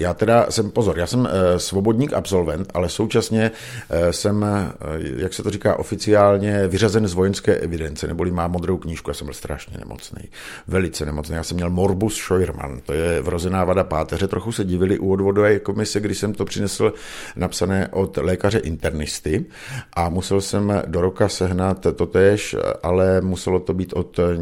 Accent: Brno, South Moravian Region, Czechia; jsem typický Brňák, takže jsem se narodil u Šilhanu. Normálně tam, jo, dneska je to autobazar nebo nějaká restaurace. Takže tam jsem se narodil, od dětství žiju v Brně.

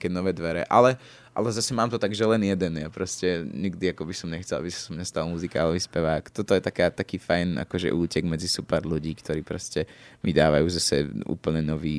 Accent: Prešov Region, Slovakia; Ja som z Podtatier a som Slovák a nikdy som ako... nikdy to asi nebude už inak.

